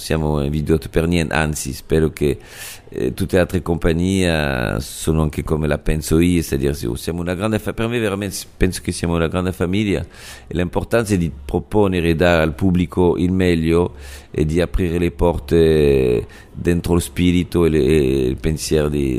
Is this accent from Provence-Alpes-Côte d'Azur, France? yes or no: yes; Nice, Provence-Alpes-Côte d'Azur, France; born there; Italian is a second language; In più sono nata a Nizza, Nizza che è più italiana che francese